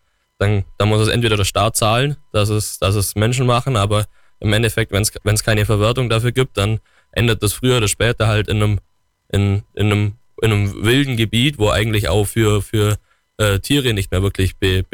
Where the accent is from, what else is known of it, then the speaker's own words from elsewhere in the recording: Bavaria, Germany; wo wir bei uns im Allgäu, wir füttern unsere Kühe hauptsächlich mit Gras